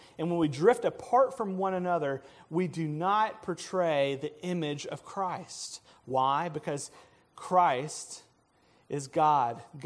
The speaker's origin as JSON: {"language": "English", "region": "Mississippi", "country": "United States", "said": "So I'm from Mississippi. I'm from the Deep South. We have a very strong way of thinking and doing things that is very different than other parts of the United States."}